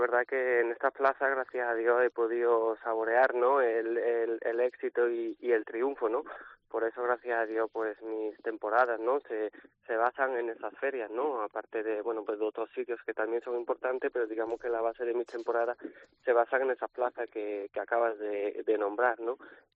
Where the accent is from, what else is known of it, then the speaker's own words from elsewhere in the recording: Arles, Provence-Alpes-Côte d'Azur, France; Spanish is a second language; also born or lived in Paris; yo soy de Arles, sí es cierto que nací en París, pero bueno, fue una anécdota, ¿no? La verdad que yo no viví allí ni nada, ¿no? Yo con pocos días llegué a Arles y me crié en Arles